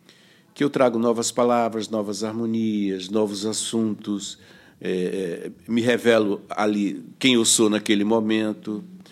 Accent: Maceió, Alagoas, Brazil; Bom, eu iniciei essa turnê em Maceió, na minha terra, né?

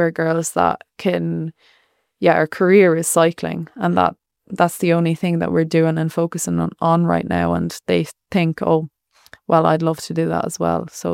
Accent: Ireland; not to just think that, oh, we're Irish cyclists, we can only do this.

